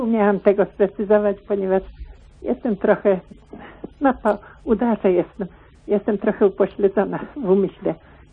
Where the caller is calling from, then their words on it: Pomeranian Voivodeship, Poland; z Pomorskiego.